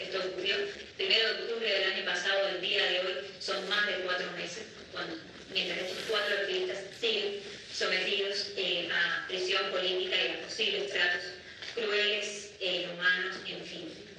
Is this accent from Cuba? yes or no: yes; Cuba; Otra de las acciones que se repite todos los días en mi país es la violencia policial